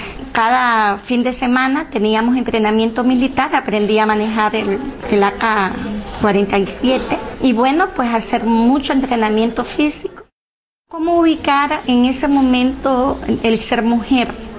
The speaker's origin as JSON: {"language": "Spanish", "region": "Matagalpa", "country": "Nicaragua", "tie": "born there", "said": "nací aquí en Matagalpa, Nicaragua."}